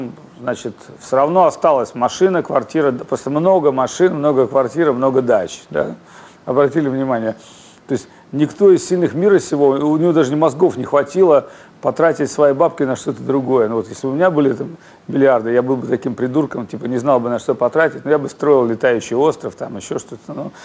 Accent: Saint Petersburg, Russia; жил в депрессивном Петербурге, откуда я родом.

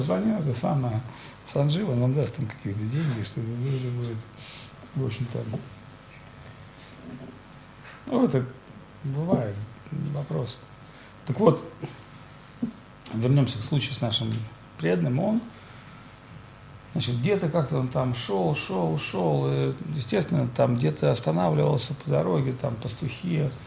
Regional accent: Russia; Я спросил, откуда вы, из России? Я сказал, из России.

